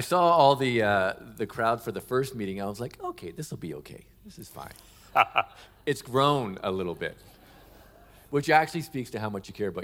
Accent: Toronto, Ontario, Canada; I grew up in the Toronto area, though.

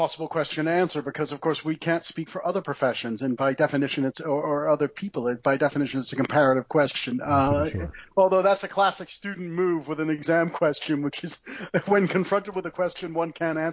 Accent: United States; moved away; We are American citizens. We were raised in the United States. We are historians of the United States. We don't live in the United States.

